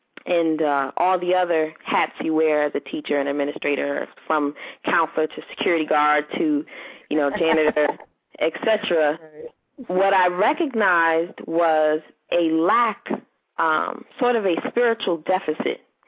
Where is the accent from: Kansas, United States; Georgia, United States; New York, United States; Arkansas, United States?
New York, United States; So I grew up in New York and taught in Philadelphia